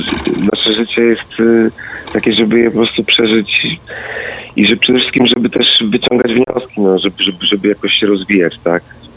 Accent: Poznań, Greater Poland Voivodeship, Poland; Ja jestem kibicem Lecha Poznań, ponieważ się urodziłem w Poznaniu i spędziłem tam dużo czasu

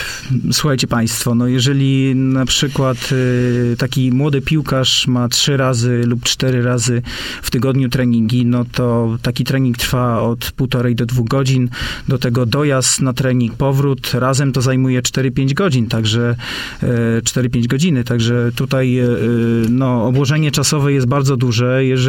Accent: Masovian Voivodeship, Poland; No, ja pochodzę z północnego Mazowsza, tak?

